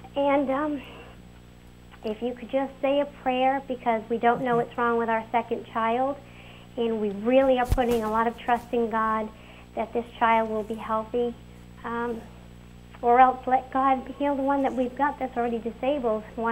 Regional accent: Massachusetts, United States; I'm from Massachusetts.

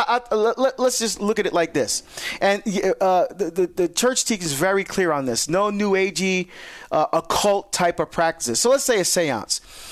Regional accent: New Jersey, United States; down the shore, back in my home state of Jersey.

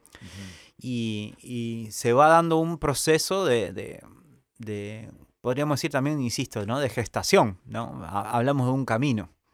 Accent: Rosario, Santa Fe, Argentina; born there; Nací en Rosario, sí. Sí, sí, sí, ya en el año 78, hace bastante.

